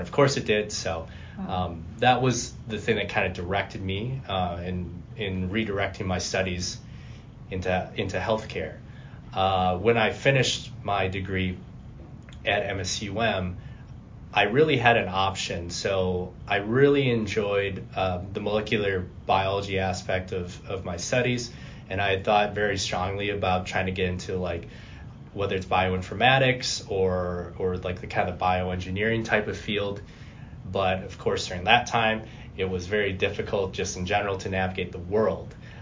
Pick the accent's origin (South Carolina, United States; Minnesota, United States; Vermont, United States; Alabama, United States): Minnesota, United States; Fergus Falls; So in brief, grew up here in Fergus Falls, raised here, graduated from the high school.